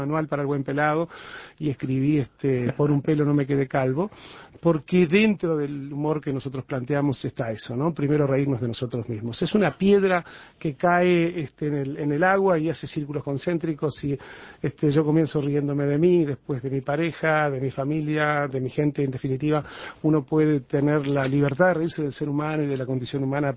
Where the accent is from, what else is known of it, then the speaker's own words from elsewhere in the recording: Florida, Uruguay; now in Punta del Este, Uruguay; Yo nací en Florida y yo radiqué en Punta del Este hace ya una treintena de años. Hace más tiempo que estoy en Punta del Este del que estuve en Florida, y sin embargo, Florida es sin duda nuestro lugar donde nos formamos